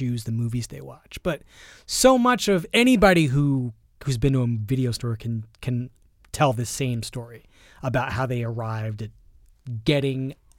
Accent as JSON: {"language": "English", "town": "Philadelphia", "region": "Pennsylvania", "country": "United States", "tie": "born or raised there", "said": "I grew up poor in Philadelphia. My parents didn't have a lot of money. My parents were divorced. My mom raised me by herself."}